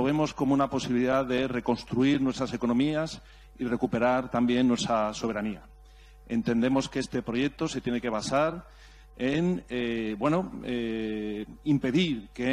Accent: Spain; vengo desde España.

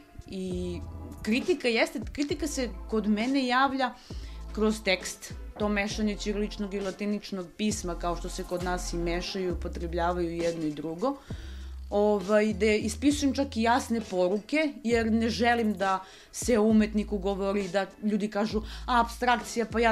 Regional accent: Leskovac, Jablanica District, Serbia; now in Niš, Serbia; Pa Leskovac je moj rodni grad, iako je Niš nekako sad tu i tu živim i sve unazad 10 godina

